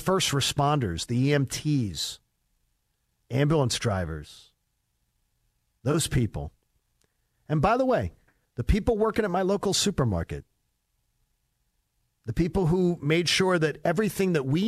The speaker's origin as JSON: {"language": "English", "town": "Broomall", "region": "Pennsylvania", "country": "United States", "tie": "born or raised there", "said": "We had the numbers from my home state in Pennsylvania the other day, and it's the street I grew up on in Broomall, Pennsylvania has a senior home"}